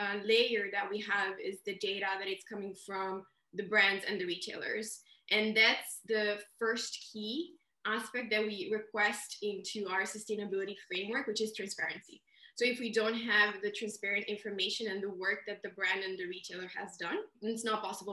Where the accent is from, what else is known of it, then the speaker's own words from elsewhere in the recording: Milan, Lombardy, Italy; I'm Italian, I'm from Milan